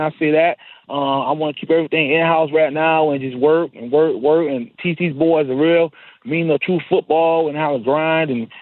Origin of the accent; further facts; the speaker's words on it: Homestead, Florida, United States; I'm from the South. I'm from, you know, the Homestead, Goulds area.